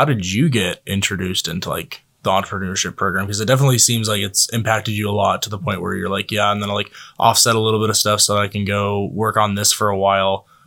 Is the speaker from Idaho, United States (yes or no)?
yes; Idaho, United States; Because I'm from Southern Idaho as well, and I know that golf course pretty well.